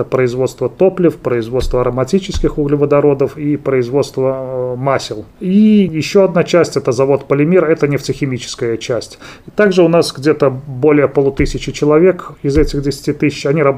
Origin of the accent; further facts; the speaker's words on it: Polotsk, Vitebsk Region, Belarus; Я вообще родился в Полоцке, заканчивал среднюю школу тоже в Полоцке